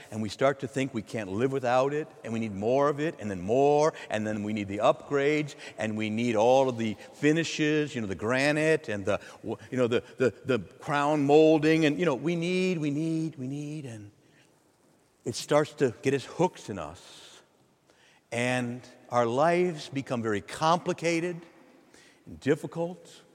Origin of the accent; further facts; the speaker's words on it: Chicago, Illinois, United States; I remember the first home that I grew up in back in Chicago.